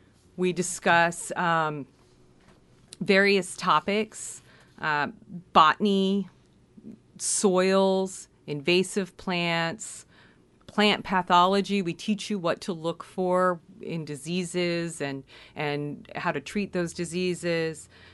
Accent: Florida, United States; I moved to Oregon a few years ago from Florida. I'm originally from Florida. However, I have lived all over the South as well as in Hawaii.

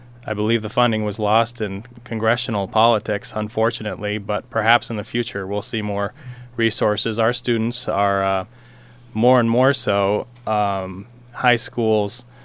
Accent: Brownsmead, Oregon, United States; Yes, I believe it does, growing up in the Brownsmead in the Napa area, going to high school, being a part of the local volunteer fire department.

